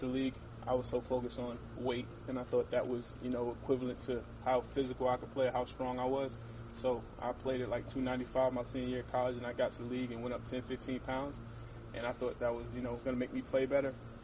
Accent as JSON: {"language": "English", "town": "New York City", "region": "New York", "country": "United States", "said": "I'm from New York City. All those good things, you know, taken into consideration."}